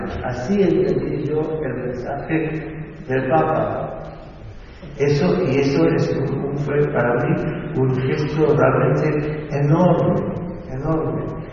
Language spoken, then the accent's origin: Spanish; Argentina; lo digo realmente con toda sinceridad, como argentino